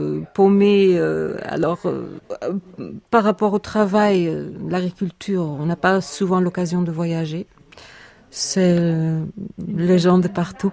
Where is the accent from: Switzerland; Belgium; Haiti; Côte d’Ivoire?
Belgium; moved away as an adult; now in France; je suis belge, je suis là depuis 15 ans, en Guiraudet.